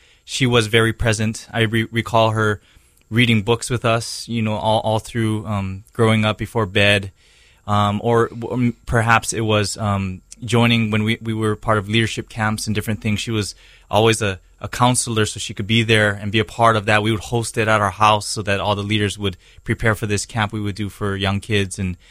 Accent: Kaneohe, Hawaii, United States; Yeah, I grew up in Kaneohe, on the windward side, God's country. It's beautiful, a little rainy, but very green, and just all I knew growing up is beautiful on Kaneohe.

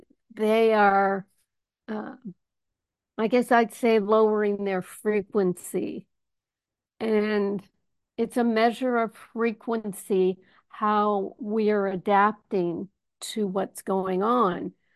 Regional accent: United States; And yeah, I'm an American too. I have the aggressive nature that is not very Canadian

